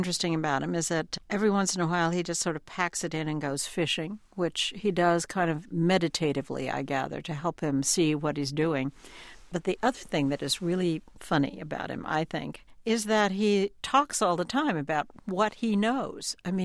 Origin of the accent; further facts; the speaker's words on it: New Mexico, United States; you are living in my home state of New Mexico now